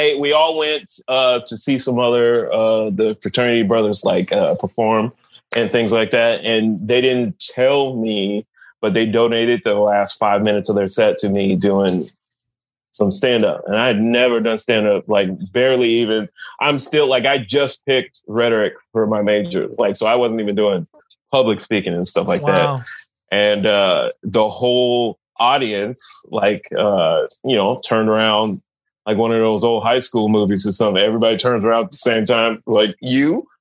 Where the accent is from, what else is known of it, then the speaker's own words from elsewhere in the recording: Portland, United States; I grew up in Portland, yeah.